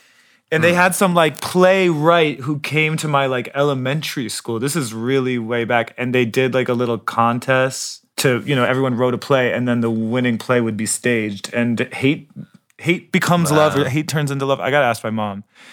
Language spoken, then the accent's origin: English; New York, United States; I'm originally from New York. You could say. Wow. I grew up the Upper West Side.